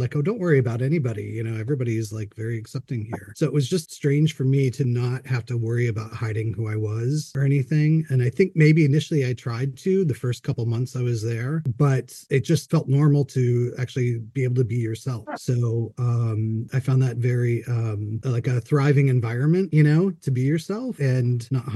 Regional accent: Erie, Pennsylvania, United States; And I'm from Erie, Pennsylvania.

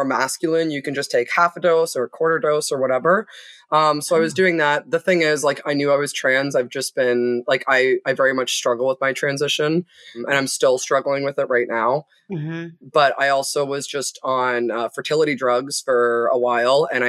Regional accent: Canada; And we're Canadian.

